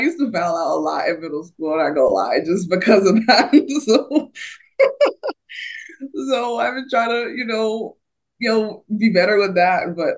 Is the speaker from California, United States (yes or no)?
no; Jacksonville, Florida, United States; I'm from North Florida, Jacksonville. So I was really excited to play.